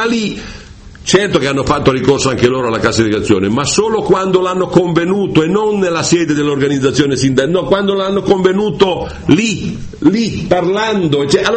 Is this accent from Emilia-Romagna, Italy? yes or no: no; Lombardy, Italy; io vengo dalla Brianza, ma lo sappiamo tutti com'è in Brianza, no?